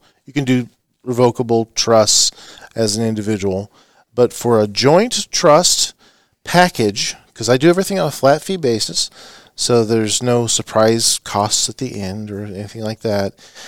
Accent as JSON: {"language": "English", "town": "Wichita", "region": "Kansas", "country": "United States", "said": "Yeah, I'm originally from the Wichita area, product of the Kansas public school system, K-State undergrad, KU Law."}